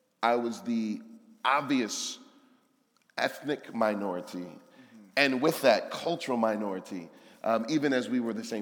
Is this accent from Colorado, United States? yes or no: no; Detroit, Michigan, United States; I grew up in Detroit, so I don't do the country music thing.